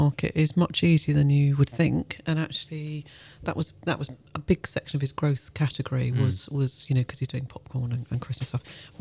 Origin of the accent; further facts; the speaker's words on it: United Kingdom; Because we're British, we don't say anything.